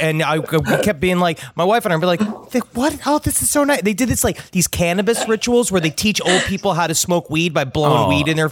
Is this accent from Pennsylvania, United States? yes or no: no; New York, United States; Number one, because I'm from New York, so I don't like when strangers speak to me.